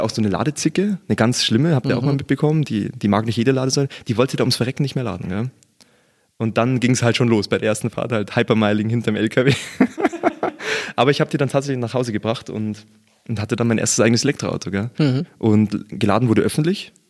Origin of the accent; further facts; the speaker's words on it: Mühldorf am Inn, Bavaria, Germany; also Mühldorf ist meine Heimatstadt, da komme ich ursprünglich her, Mühldorf am Inn im Südosten von Bayern.